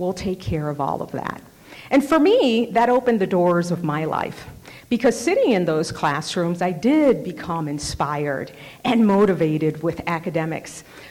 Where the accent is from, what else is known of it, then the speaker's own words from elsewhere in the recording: Hialeah, Florida, United States; English is a second language; growing up in the sort of communities I grew up in Hialeah, Florida, I was disinterested and uninspired in my schools